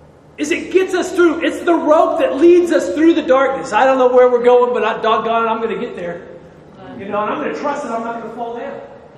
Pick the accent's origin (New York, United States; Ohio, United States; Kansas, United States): Kansas, United States; I grew up in Kansas. So two or three times a year, we would practice tornado drills in school.